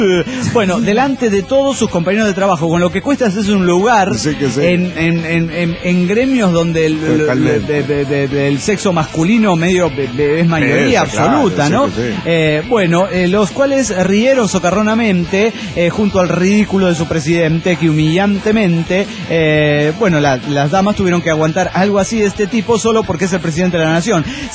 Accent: Oruro, Bolivia; de Oruro, Bolivia.

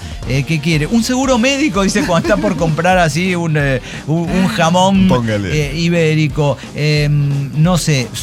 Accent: Mexico; es que soy mexicano

